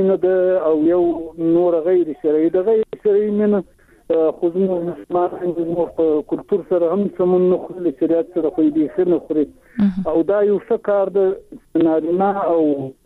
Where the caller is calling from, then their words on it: Zabul, Afghanistan; د زابل چاجي څخه